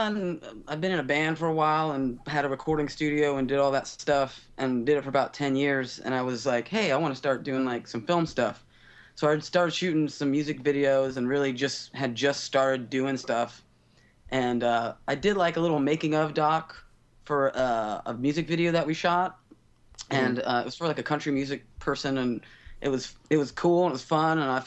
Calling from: Dallas, Texas, United States; I'm in Dallas, Texas.

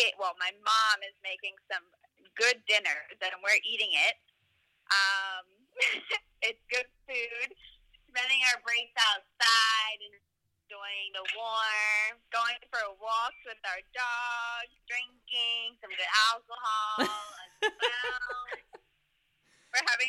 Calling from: New Jersey, United States; we're from New Jersey.

